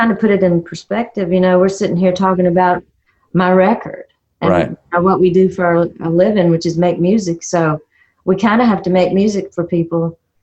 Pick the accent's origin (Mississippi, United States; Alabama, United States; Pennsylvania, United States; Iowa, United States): Alabama, United States; Frankville; Well, I mean, I grew up in Frankville, Alabama, and there's nothing there. Absolutely nothing there but woods. And Blacktop Highway.